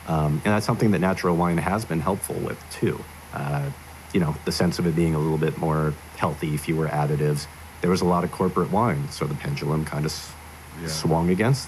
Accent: California, United States; I grew up in Sonoma County. And for a period, we were on a 40-acre ranch that had about 20 acres of grapes.

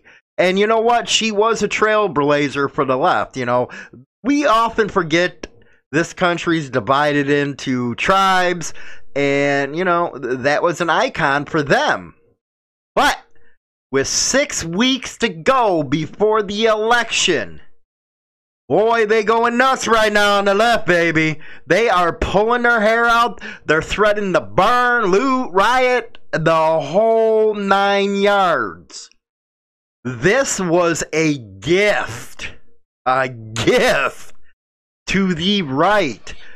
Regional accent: Chicago, Illinois, United States; because, you know, I'm from Chicago.

